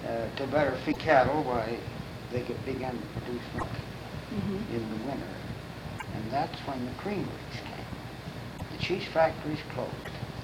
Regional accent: West Mecca, Ohio, United States; born there; No, I was born in West Mecca, Ohio.

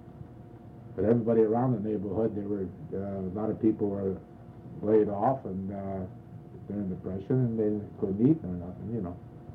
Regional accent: Chicago, Illinois, United States; Well, originally I'm from Chicago. I lived in Chicago for 25 years. I'm the only child.

